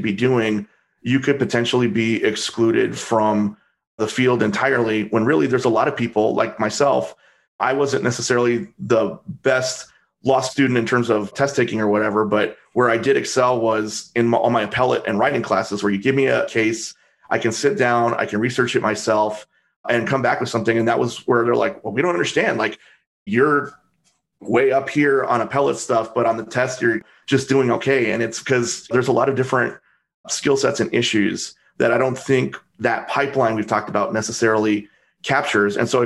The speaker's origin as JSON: {"language": "English", "town": "El Paso", "region": "Texas", "country": "United States", "tie": "born or raised there", "said": "I was able to come back to El Paso, my hometown, and work for the Court of Appeals there"}